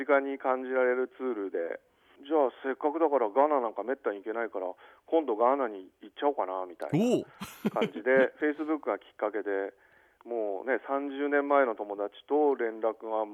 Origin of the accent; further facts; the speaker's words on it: Chigasaki, Kanagawa, Japan; 例えば今住んでいる神奈川県の茅ヶ崎市、これは私が生まれ育った湘南という場所なんですけれども